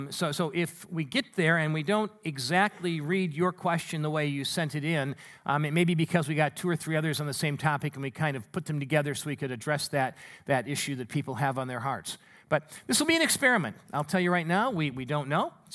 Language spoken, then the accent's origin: English; Minneapolis, Minnesota, United States; born there; also born or lived in Green Bay, Wisconsin; I was born in Minneapolis and St. Paul, so even though I lived most of my life near Green Bay and am a totally and thoroughly committed Green Bay fan